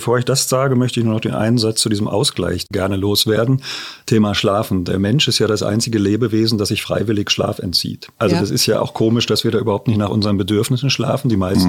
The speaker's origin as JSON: {"language": "German", "town": "Göttingen", "region": "Lower Saxony", "country": "Germany", "tie": "born there", "said": "Ich bin gebürtiger Niedersachse, ich bin Wahlbayer."}